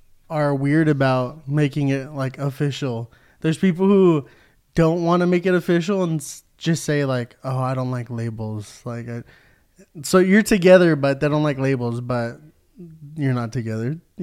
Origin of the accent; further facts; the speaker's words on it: Whittier, California, United States; And for those who don't know, we're from Whittier, California.